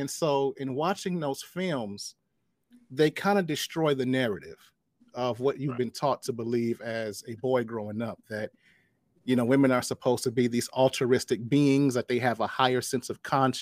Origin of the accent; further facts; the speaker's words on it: Detroit, Michigan, United States; also born or lived in Atlanta; I am from Detroit, Michigan.